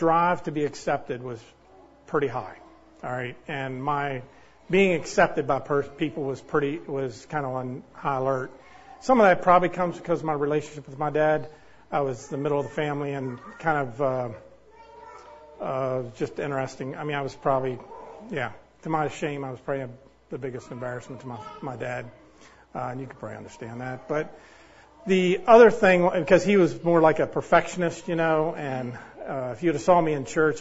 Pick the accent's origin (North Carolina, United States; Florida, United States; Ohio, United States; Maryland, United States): Maryland, United States; Hagerstown; But I was born and raised in Hagerstown, Maryland.